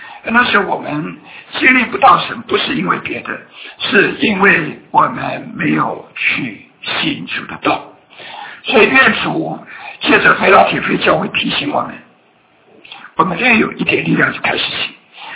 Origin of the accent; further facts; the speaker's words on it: China; 我们中国人都很看重死亡